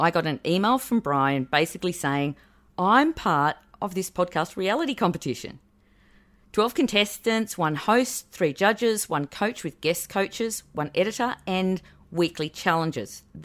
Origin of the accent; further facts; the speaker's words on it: Australia; If I had not revealed it now, I'm Australian.